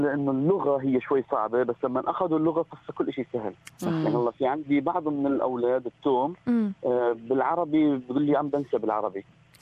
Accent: Aleppo, Aleppo Governorate, Syria; now in Melbourne, Australia; إحنا كسوريين بنحب البزنس يعني

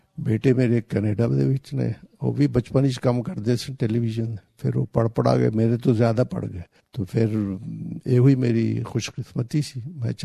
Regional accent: Peshawar, Khyber Pakhtunkhwa, Pakistan; ਮੈਂ ਰਹਿਣ ਵਾਲਾ ਸਰਹੱਦ ਹਾਂ ਜੀ, ਪਿਸ਼ਾਵਰ ਦਾ।

